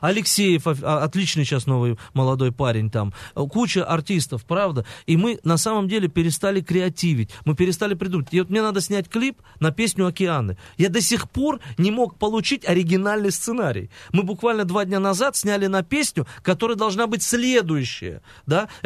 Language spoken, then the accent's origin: Russian; Makhachkala, Dagestan, Russia; Ну, на самом деле, я горжусь тем, что я родился в Дагестане